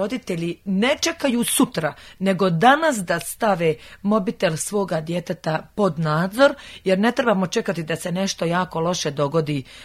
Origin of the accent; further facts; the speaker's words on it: Bosnia & Herzegovina; Ma ja znam da sam Bosanka, ja se osjećam kao Bosanka.